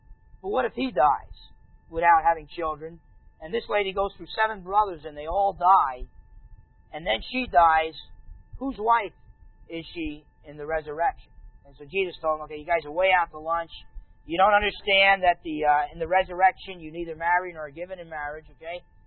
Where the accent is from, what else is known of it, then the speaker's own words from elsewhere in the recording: New Jersey, United States; I'm from New Jersey, so I've been to Brooklyn.